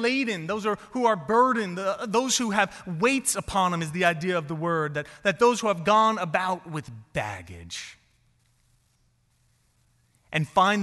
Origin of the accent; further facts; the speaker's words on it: New York City, New York, United States; Growing up in New York City, I don't know a lot about oxen.